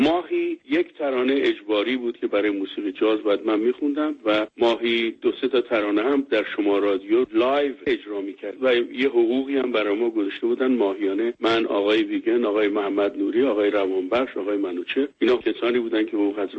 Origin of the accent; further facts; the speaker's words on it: Iran; moved away; وقتی که از ایران ما بیرون اومدیم